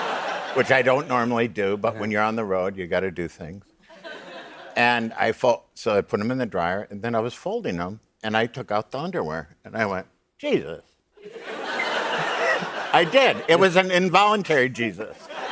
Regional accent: Minneapolis, Minnesota, United States; I lost my jacket in Minneapolis St. Paul Airport. That's my hometown.

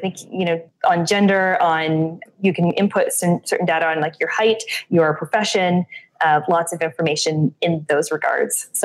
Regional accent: Canada; I am Canadian.

